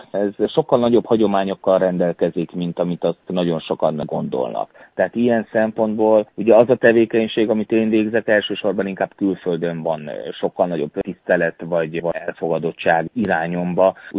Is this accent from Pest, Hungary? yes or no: no; Zalaegerszeg, Zala, Hungary; born there; az otthonom, a szülővárosom Zalaegerszegnek a díszpolgára lettem